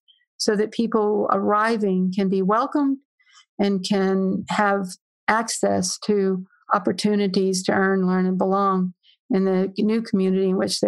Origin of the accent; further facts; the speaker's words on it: Louisiana, United States; I started with hurricanes and being Cajun. We grew up with hurricanes.